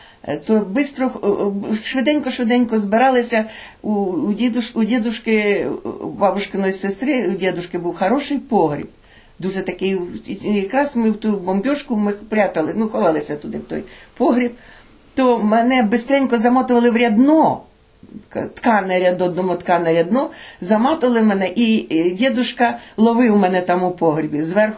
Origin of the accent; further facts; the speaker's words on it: Boznivka, Kirovohrad Oblast, Ukraine; born there; Я 42-го року народження. Народилася в Кіровоградському районі Кіровоградської області, село Бознівка, за 15 кілометрів від Кіровограда. Там це моя родина.